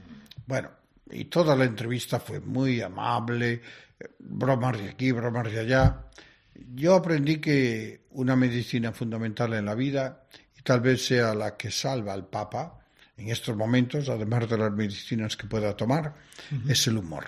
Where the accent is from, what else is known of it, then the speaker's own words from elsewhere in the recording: Galicia, Spain; now in Extremadura, Spain; Me daba cuenta de que era el primer arzobispo extremeño, aunque gallego, pero extremeño, yo ahora mi tierra es Extremadura